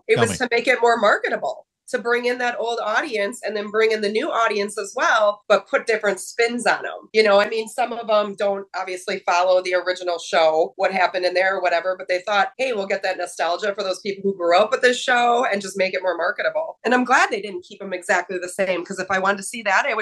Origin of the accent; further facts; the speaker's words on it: Illinois, United States; because I grew up in outside of Chicago, so we'd get all the Chicago stations